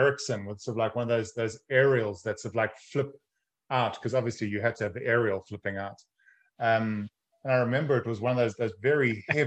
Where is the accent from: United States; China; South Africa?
South Africa; I'm from South Africa.